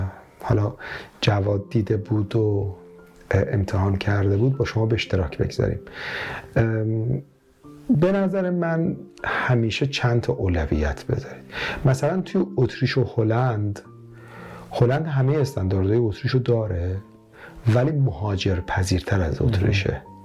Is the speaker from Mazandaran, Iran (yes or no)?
yes; Mazandaran, Iran; ما مازندرانی هستیم، … ما یه خورده سیستممون، خب بچه‌ای که از شهرستان میان مثل خود من یه حالت عاطفی دارن.